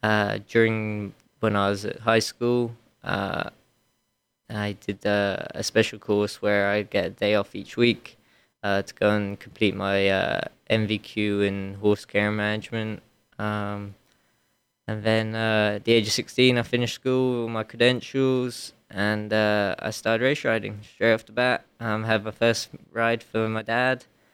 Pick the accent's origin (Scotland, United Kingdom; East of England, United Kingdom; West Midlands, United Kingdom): East of England, United Kingdom; Newmarket; I'm from Newmarket in England, which is kind of like the Lexington of England.